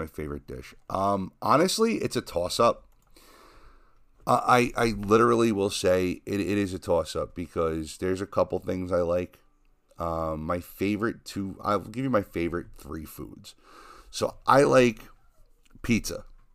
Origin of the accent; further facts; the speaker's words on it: Leonardo, New Jersey, United States; this is from when I was a kid and I grew up in Leonardo.